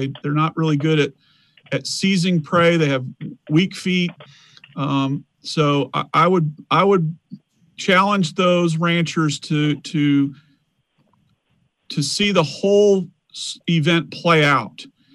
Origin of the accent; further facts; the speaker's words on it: Dallas, Texas, United States; when I grew up in Dallas, we took a trip, drove I-20 out east.